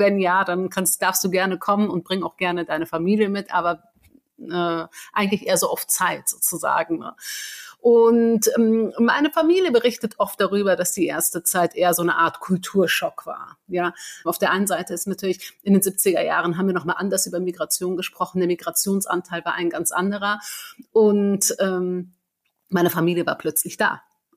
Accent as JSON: {"language": "German", "country": "Germany", "tie": "born or raised there", "said": "Dadurch, dass ich in Deutschland geboren bin, muss ich ja nicht irgendwo anders zwangsläufig angekommen sein, sondern meine Heimat ist hier in Deutschland, die habe ich mein gesamtes Leben verbracht"}